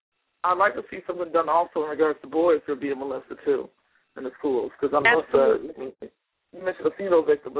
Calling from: Austin, Texas, United States

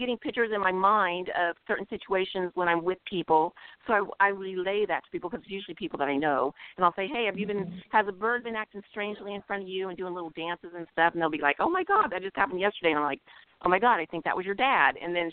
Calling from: Yuba City, California, United States; I'm calling from Northern California.

